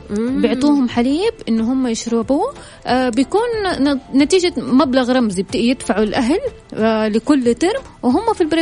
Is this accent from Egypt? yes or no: no; Saudi Arabia; وهذه دائما مسببة أزمة عندنا في السعودية.